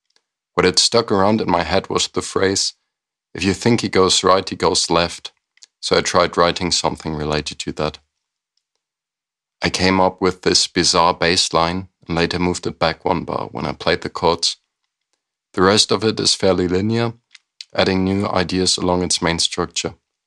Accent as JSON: {"language": "English", "country": "Germany", "said": "from Germany."}